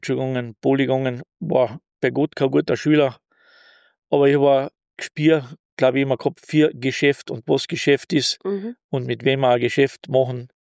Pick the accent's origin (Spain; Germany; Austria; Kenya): Austria; Villach, Carinthia; born there; das hat sich gut so ergeben. Ich bin 1966 in Villach geboren, Sohn einer Unternehmerfamilie. Mein Vater hat eine Malerei gehabt.